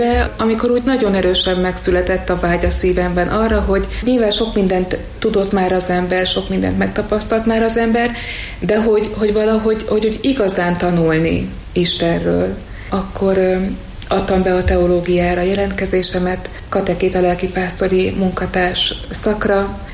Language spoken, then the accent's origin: Hungarian; Vas, Hungary; Vas megyéből származom, egy kicsin településről, és a nagymamám hatására hétről hétre mennünk kellett Isten tiszteletre az én nővéremmel.